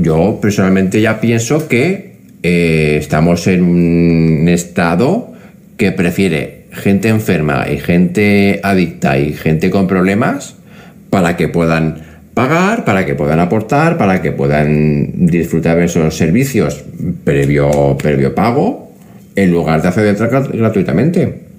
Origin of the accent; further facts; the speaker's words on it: Zaragoza, Aragon, Spain; yo soy de Zaragoza. Fui a Zaragoza y la sede de la asociación está justo en la calle, en la misma calle donde yo me crié, en casa de mis abuelos, justo al lado del portal.